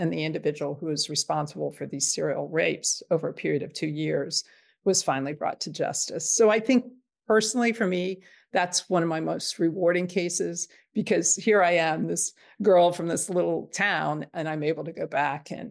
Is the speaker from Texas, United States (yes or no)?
no; Eaton, Ohio, United States; a serial rape case that I was able to work on in my hometown of Eaton, Ohio.